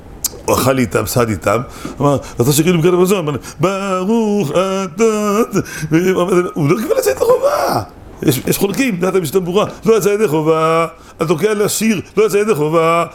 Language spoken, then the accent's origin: Hebrew; Holon, Tel Aviv District, Israel; אני אומר בחולון, אני מחולון